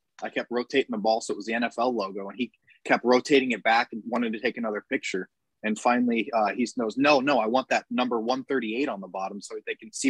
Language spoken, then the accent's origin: English; St. Petersburg, Florida, United States; But I grew up in St. Pete, so I've been a Bucks fan my whole life.